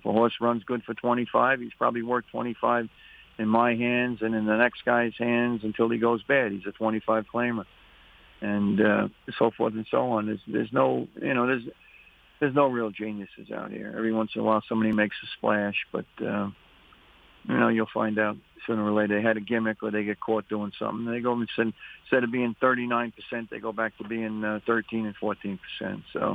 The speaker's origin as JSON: {"language": "English", "town": "Flushing", "region": "New York", "country": "United States", "said": "You know, I'm a city boy. I'm from Flushing, but I always like to fish."}